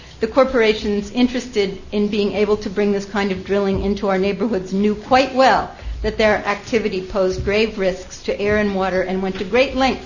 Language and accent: English; Dryden, New York, United States; from Dryden.